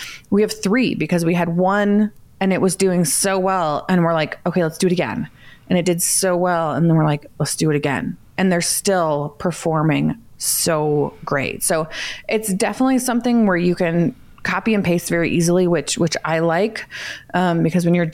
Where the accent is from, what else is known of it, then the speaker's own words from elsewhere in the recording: Iowa, United States; now in Denver, United States; So like I said, I'm in Denver, but my family is all in Iowa. I'm originally from Iowa.